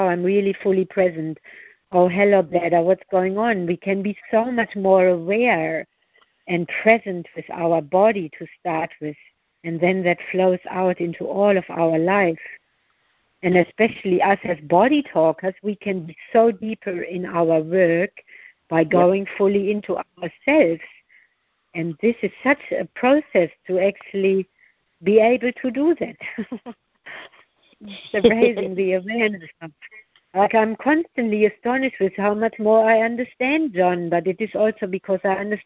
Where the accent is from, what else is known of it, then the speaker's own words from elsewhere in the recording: Germany; Like in Germany, especially, I grew up in Germany